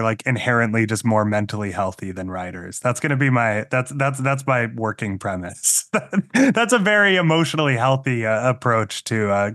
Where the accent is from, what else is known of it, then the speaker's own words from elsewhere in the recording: Massachusetts, United States; being growing up in Massachusetts as a Mormon kid, you know, like made me kind of an outsider in some ways